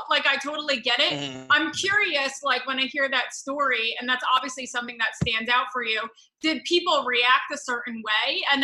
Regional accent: New York, United States; A lot of my friends, I'm from New York. So a lot of my friends went to IU.

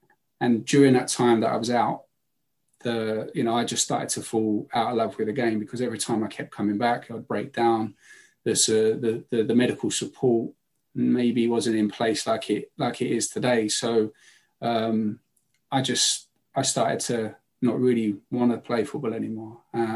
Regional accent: South East England, United Kingdom; Like I was traveling in from Kent.

